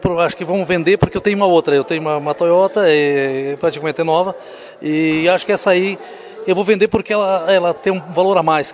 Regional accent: Caseiros, Rio Grande do Sul, Brazil; born there; Eu nasci em Caseiros.

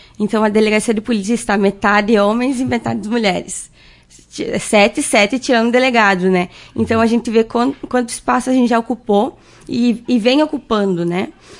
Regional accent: Tapejara, Rio Grande do Sul, Brazil; Sou natural de Tapejara, nasci lá, morei praticamente toda a minha vida em Tapejara. E eu saí de lá quando eu entrei na Polícia Civil, que fui para Porto Alegre fazer a Academia de Polícia.

